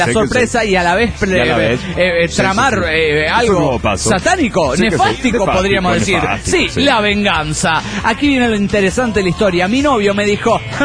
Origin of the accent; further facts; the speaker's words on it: New Jersey, United States; born there; now in San Marcos, United States; Sangre mexicana aquí, pero yo nací en New Jersey. Así que, bueno, ahora vivo en Austin, Texas. O vivía porque me acabo de mudar a la Universidad de San Marcos, Texas.